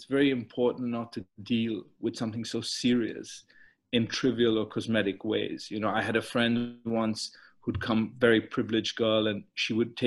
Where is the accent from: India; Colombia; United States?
India; the way that I grew up in India.